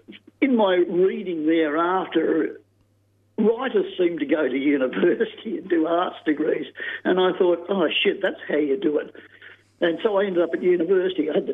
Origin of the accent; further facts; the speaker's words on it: Wollongong, New South Wales, Australia; I'm from Wollongong, she's from Newcastle.